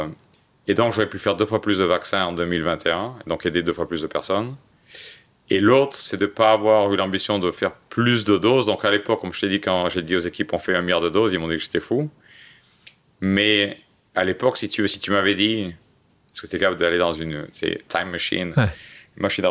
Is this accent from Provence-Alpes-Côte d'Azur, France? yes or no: yes; Marseille, Provence-Alpes-Côte d'Azur, France; Tu sais, j'ai grandi à Marseille.